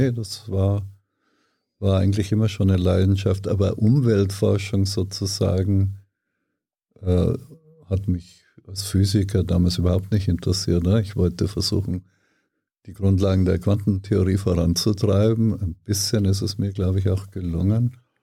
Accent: Ortenburg, Bavaria, Germany; Niederbayern, Grafschaft Ortenburg, das ist ganz, ganz nahe an der österreichischen Grenze. Sehr schöne Landschaft

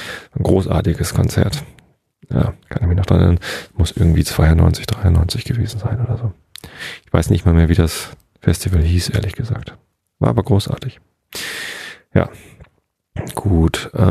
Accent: Hamburg, Germany; wobei als Hamburger

